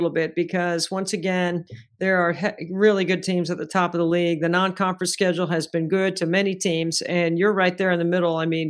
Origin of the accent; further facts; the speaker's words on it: North Carolina, United States; I mean, I grew up in the Triangle in North Carolina.